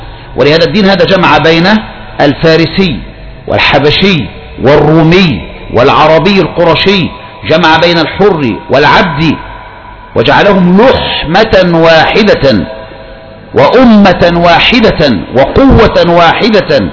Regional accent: Egypt; فأقول أنا مصري وأنت مصري

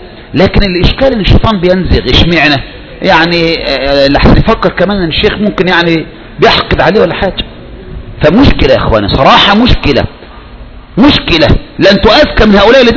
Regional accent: Egypt; كان شباب يعني عندنا في مصر كنا نظن بهم خيرا في فترة من الفترات

